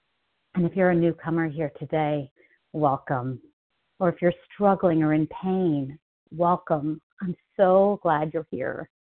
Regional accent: Long Island, New York, United States; born there; So I was born on Long Island, New York, in 1968. Yep, just turned 57.

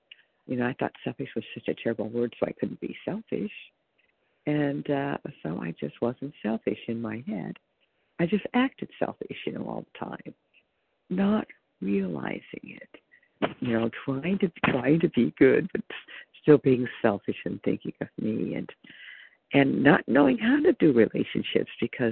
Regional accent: California, United States; Hi, this is … I'm from California.

